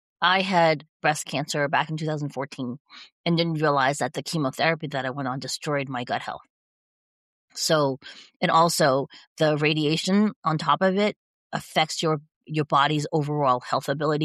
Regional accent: Taiwan; I come from Taiwan. We didn't really have a lot of wheat back then.

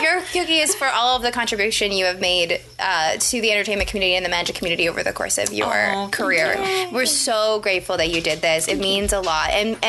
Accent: Canada; Because I'm Canadian

